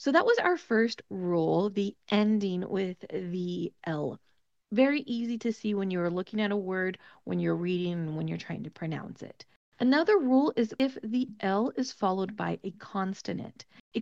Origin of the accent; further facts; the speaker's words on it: California, United States; accent: Californian; Like I said, I am from the United States. I have a very Californian accent.